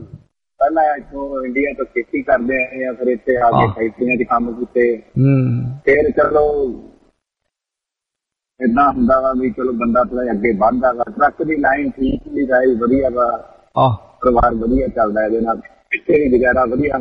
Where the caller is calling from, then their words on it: Delhi, Ontario, Canada; ਹਾਂਜੀ ਤਾਈ ਮੈਂ ਕੈਨੇਡਾ ਦੇ ਦਿੱਲੀ ਘਰ ਤੋਂ ਬੋਲਦਾ ਜੀ